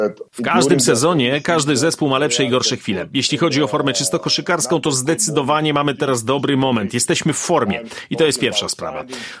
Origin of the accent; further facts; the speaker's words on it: Adriatic coast, Croatia; Polish is a second language; jako, że ja pochodzę z wybrzeża chorwackiego, to u nas jest to uczta rybna zawsze.